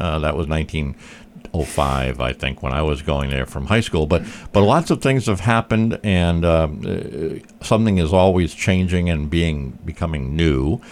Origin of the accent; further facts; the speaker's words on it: Rhode Island, United States; because I grew up in Rhode Island and that was a favorite thing to do.